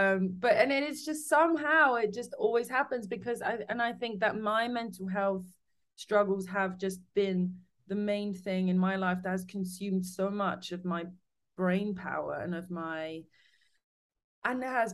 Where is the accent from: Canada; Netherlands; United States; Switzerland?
Switzerland; there's still people maybe back home where I grew up in Switzerland, it's a bit more conservative.